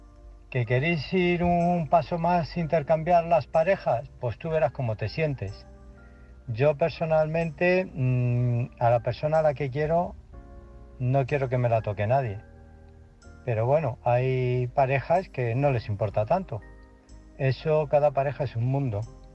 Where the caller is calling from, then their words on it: Illescas, Castilla-La Mancha, Spain; de Illescas